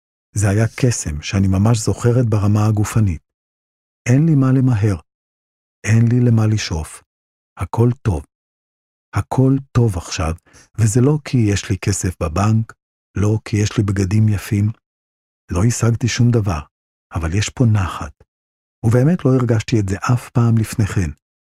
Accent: Jerusalem, Jerusalem District, Israel; also born or lived in Brazil / Venezuela / Modiin; ואני נולדתי כשהיו בשליחות בברזיל. כשחזרנו לארץ, אחרי עוד שליחות בוונצואלה, גרנו בירושלים. וכשהייתי בת 12, עברנו לבית דו-משפחתי במודיעין.

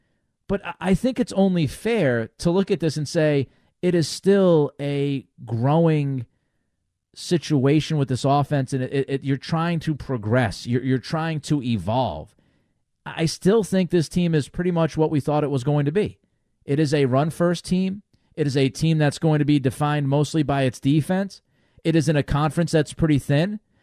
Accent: Rhode Island, United States; Phil, thank you for the phone call, my man, representing, again, my home state of Rhode Island.

